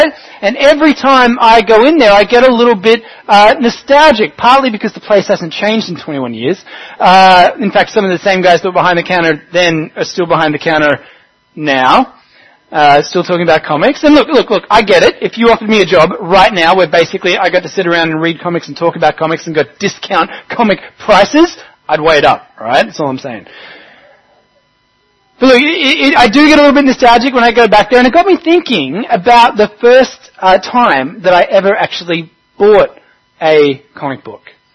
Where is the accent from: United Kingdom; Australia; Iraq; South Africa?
Australia; Melbourne, Victoria; We've been down in Melbourne, which is Fiona and my hometown.